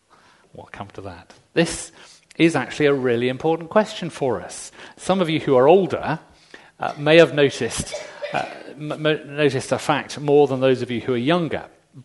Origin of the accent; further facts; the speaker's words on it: England, United Kingdom; born there; am now 47, so I reckon I've got another 30 years before I beat the odds. Actually, I might get another year because I was born in England.